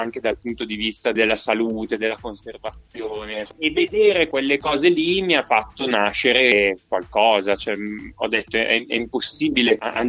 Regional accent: Cremona, Lombardy, Italy; io sono nato a Cremona, in cui le principali attività sono legate ai salumifici, agli allevamenti di animali

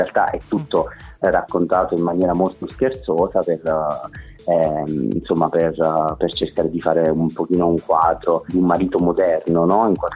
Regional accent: Caserta, Campania, Italy; now in Rome, Italy; sono di Caserta, sì, vivo a Roma stabilmente in realtà da un anno e mezzo, neanche da tantissimo. Vivo

